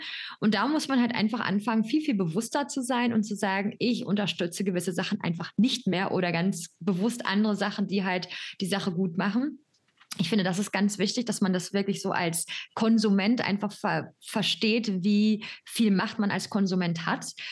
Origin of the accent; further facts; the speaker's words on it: North Rhine-Westphalia, Germany; Und ich bin halt im Ruhrgebiet aufgewachsen, also jetzt nicht unbedingt irgendwo an der Küste